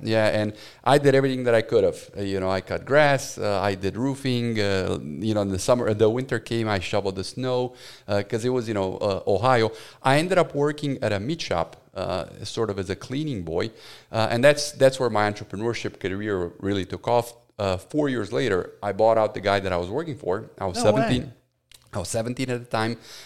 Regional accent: Romania; So I was born and raised in Romania in the dark days of communism.

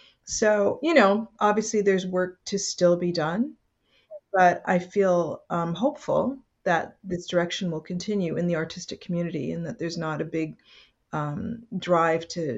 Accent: Western Canada, Canada; I grew up in Western Canada

